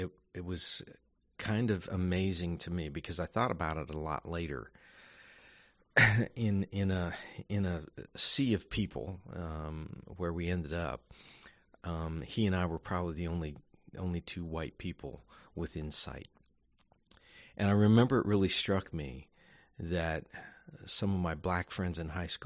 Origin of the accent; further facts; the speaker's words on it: United States; I grew up right here in Highland County, which is, I think, according to the most recent demographic study, 97% white, like me.